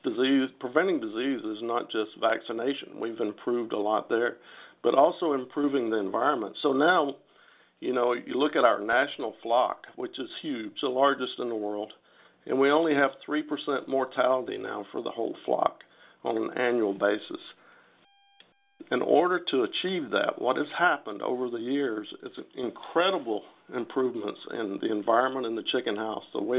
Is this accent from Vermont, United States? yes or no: no; Georgia, United States; I'm from Georgia. I've lived in Georgia all my life.